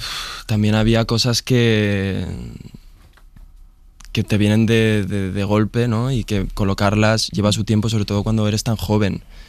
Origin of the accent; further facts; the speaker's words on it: Castilla-La Mancha, Spain; Y es un pueblo de La Mancha, un pueblo relativamente pequeño, y siempre he crecido viendo el cine de Almodóvar